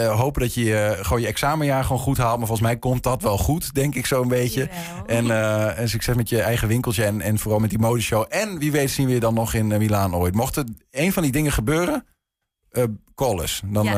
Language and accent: Dutch; Overijssel, Netherlands; Maar ik ben niet helemaal onafhankelijk, denk ik, als Twentenaar.